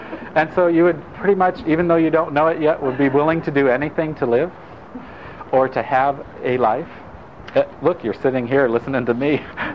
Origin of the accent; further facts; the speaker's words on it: Italy; I grew up in Italy, or Europe, and in general, Italy primarily.